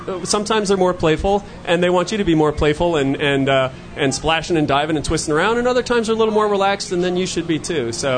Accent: Florida, United States; I grew up in the South Florida area and worked on liveaboard dive boats for about 10 years

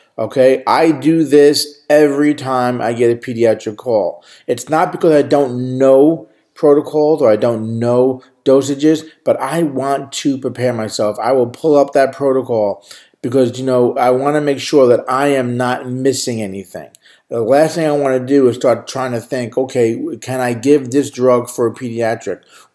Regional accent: New York, United States; accent: New York; That's my New York accent coming out there.

